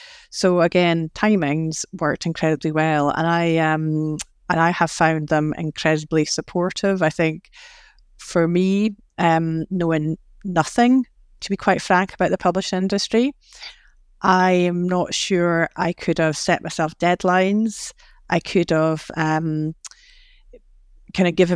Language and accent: English; Scotland, United Kingdom; Although I'm a Scottish person, so I don't take compliments very readily or easily.